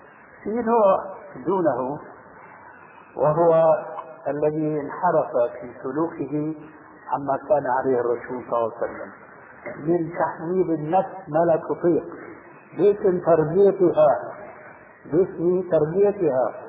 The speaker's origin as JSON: {"language": "Arabic", "country": "Syria", "said": "عندنا في سوريا"}